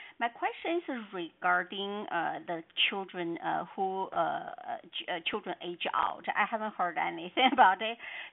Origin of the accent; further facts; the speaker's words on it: Portland, United States; I'm from Portland.